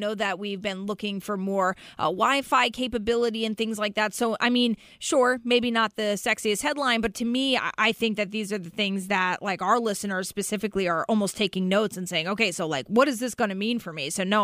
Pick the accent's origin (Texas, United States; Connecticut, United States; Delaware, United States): Connecticut, United States; also born or lived in Vermont; Being born and raised in Connecticut, I don't think I ever really understood the importance of the Department of Ag or even farmers in general. It wasn't until I lived in Vermont